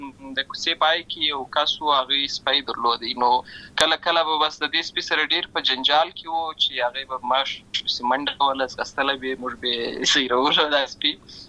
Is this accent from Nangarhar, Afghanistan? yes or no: no; Lashkar Gah, Helmand, Afghanistan; زه په اصل کې د اوروزګان ولایت یم، اما زه په هلمند ولایت لشکرګاه کې پیدا شوی یم، امالته لوی شوی یم، امالته مې ښوونځی لوستی ده، امالته مې ټول ژوند مې له هماغه ځای څخه پیل شوی دی، خو په اصل کې زه د اوروزګان ولایت څخه.